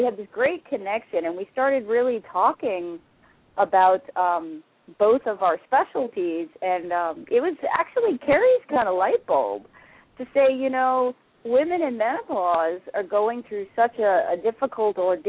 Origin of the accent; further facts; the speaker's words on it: New York, United States; now in Atlanta, United States; And I'm from New York, so I don't miss the snow at all